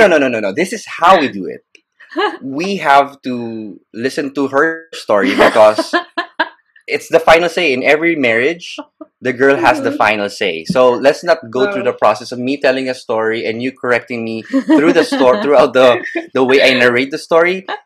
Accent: Calabarzon, Philippines; now in United Arab Emirates; I'm originally from Laguna. I came here in the United Arab Emirates back in 2011

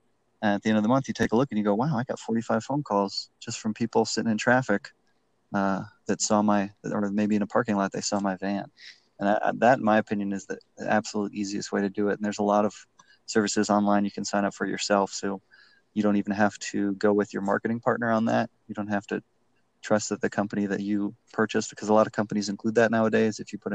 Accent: Chicago, Illinois, United States; I mean, I guess growing up in Chicago

